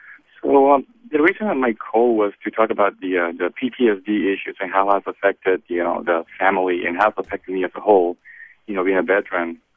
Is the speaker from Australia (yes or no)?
no; Mexico; Me telling the stories about me growing up in Mexico and how my grandparents and my parents brought me up.